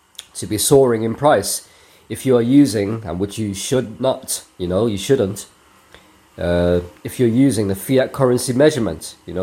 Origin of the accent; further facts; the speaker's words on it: Hong Kong; really, I'm from Hong Kong.